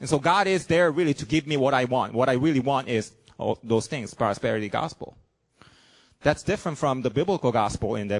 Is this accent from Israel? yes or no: no; South Korea; English is a second language; now in United States; When I was in elementary school, I grew up in South Korea.